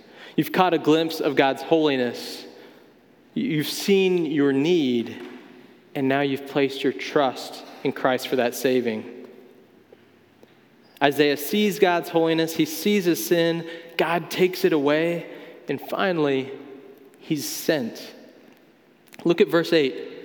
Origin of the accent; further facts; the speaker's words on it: North Carolina, United States; I'm from North Carolina. I grew up in a small town with two traffic lights, and I like to carry a pocket knife.